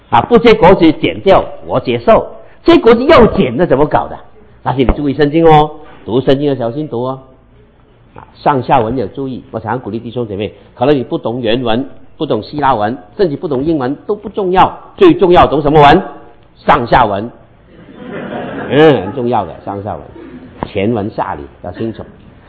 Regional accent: Hong Kong; accent: Cantonese Mandarin; Chinese is a second language; moved away as an adult; also born or lived in Manila, Philippines; 那我是广东人，100%生在香港，长在香港，但是27岁我就离开香港，我去菲律宾做宣教，一待待了十几年。我是广东人，我在曼尼拉的时候学闽南话

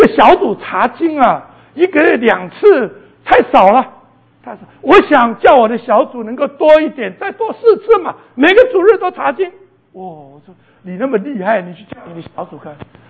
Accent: China; 我们大陆人就是猛拍照

